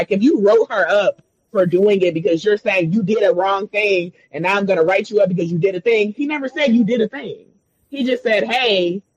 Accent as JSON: {"language": "English", "town": "Chicago", "region": "Illinois", "country": "United States", "said": "I'm from Chicago."}